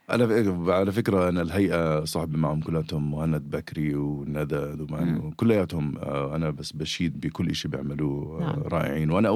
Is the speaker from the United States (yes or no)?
yes; United States; أنا أمريكي